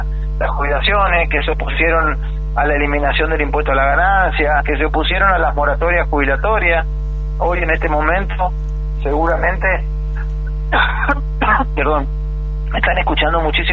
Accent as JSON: {"language": "Spanish", "country": "Argentina", "said": "tenemos que como argentinos estar orgullosos."}